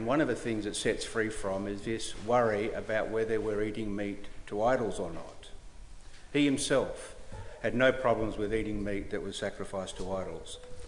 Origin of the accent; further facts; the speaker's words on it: Australia; I say I was raised in an exclusive brethren, or I'm an Aussie.